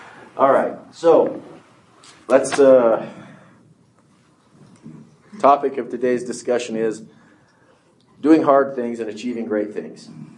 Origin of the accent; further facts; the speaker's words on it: Washoe Valley, Nevada, United States; born there; I was born in Washoe Valley, Nevada, which everyone says, where's that? You would not be alone. Population 6.